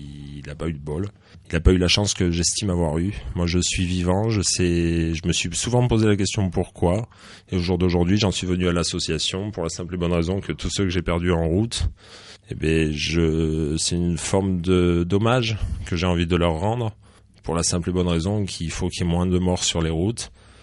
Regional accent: Échirolles, Auvergne-Rhône-Alpes, France; born there; Je suis né à Échirolles

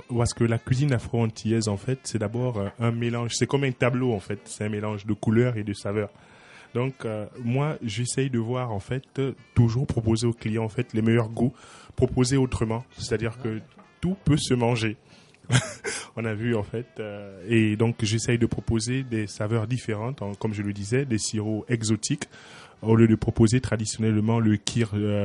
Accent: Gabon; Le Gabon, c'est mon pays d'origine, effectivement.

